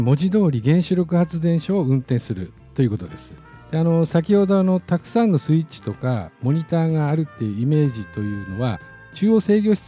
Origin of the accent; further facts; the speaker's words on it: Tsuruga, Fukui, Japan; 出身は福井県敦賀市です。